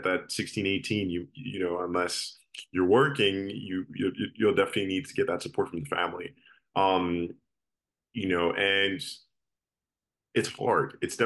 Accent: Canada; as a player growing up in Canada, I was born in 2000, so currently 24.

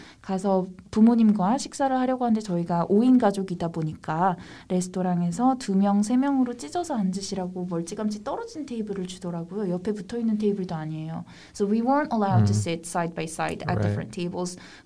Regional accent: Gwangju, South Korea; English is a second language; I took precautions and went down home to my hometown, which is not in Seoul. I traveled down to Gwangju and our family went to have a meal.

